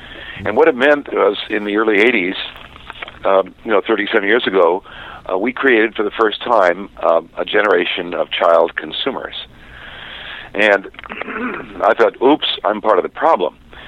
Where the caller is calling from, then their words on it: Los Angeles, California, United States; I'm calling from Los Angeles.